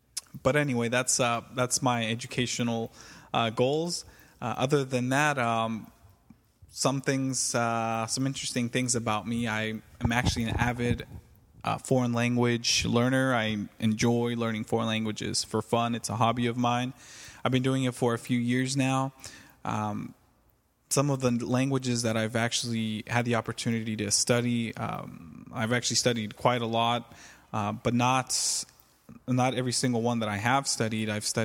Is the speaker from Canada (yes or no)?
no; California, United States; Where the heck am I from? I am from California. I reside in Santa Clara, California, which is close to San Jose.